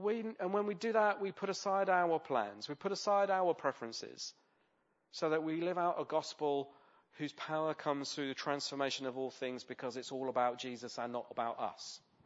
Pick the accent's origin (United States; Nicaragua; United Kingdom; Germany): United Kingdom; being terribly British, we're never satisfied, are we?